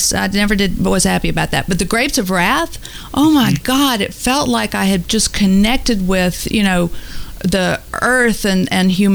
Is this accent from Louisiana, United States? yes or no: yes; Shreveport, Louisiana, United States; born there; well, I was born in Shreveport, Louisiana.